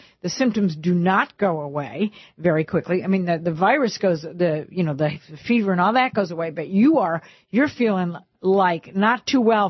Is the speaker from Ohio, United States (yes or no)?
yes; Cleveland, Ohio, United States; Cleveland, Ohio, my hometown.